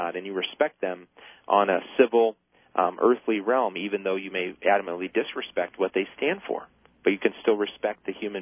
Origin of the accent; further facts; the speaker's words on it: Midwest, United States; I'm a Caucasian man of German and Irish descent. I grew up in the Midwest. I was raised in a church, exposed to different denominations in my family upbringing